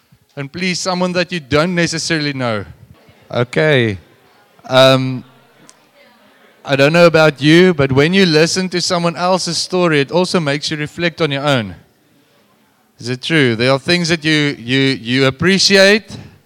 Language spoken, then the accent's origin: English; Bloemfontein, Free State, South Africa; If I tell someone I'm very Afrikaans and I come from Bloemfontein, people can say, sure, but is it that racist place in the Free State?